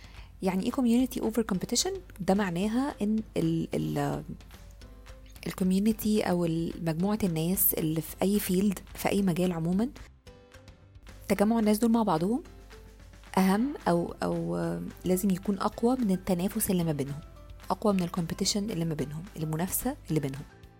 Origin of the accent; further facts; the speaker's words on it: Egypt; يعني لو حاسس مثلا ان في حد في الفيلد عندنا في مصر